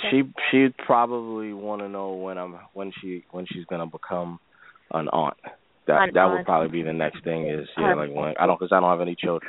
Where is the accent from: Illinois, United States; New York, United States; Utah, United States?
New York, United States; born there; Yeah, my family's from New York, actually, but, you know, we're descendants from Jamaica, but I was born in New York